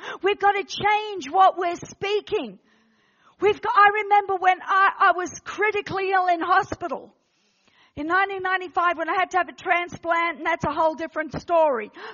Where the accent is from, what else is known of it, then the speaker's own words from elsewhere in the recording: United Kingdom; I'm British as well. I've got Irish, Scottish, I've got the lot in me. Everything except Wales.